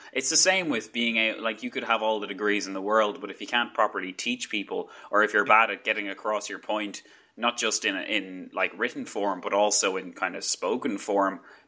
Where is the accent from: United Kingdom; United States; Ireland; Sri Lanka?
Ireland; or even I got told one time that they loved my English accent, which, as an Irish person, it's basically kicking me very low below the belt.